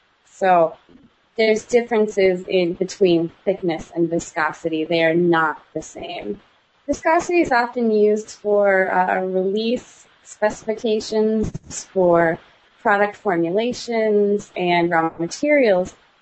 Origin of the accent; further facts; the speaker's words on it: Midwest, United States; I think we're both from the Midwest.